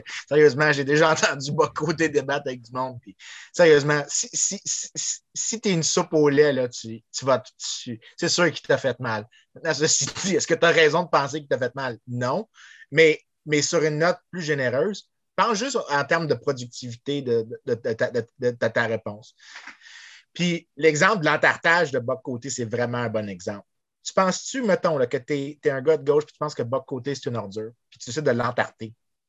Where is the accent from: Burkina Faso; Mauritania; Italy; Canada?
Canada; Montreal, Quebec; Ça montre à quel point je suis Montréalais.